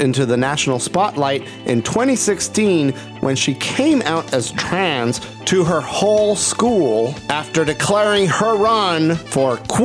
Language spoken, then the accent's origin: English; Puerto Rico; first language Spanish; English is a second language; Yes, I'm from Puerto Rico.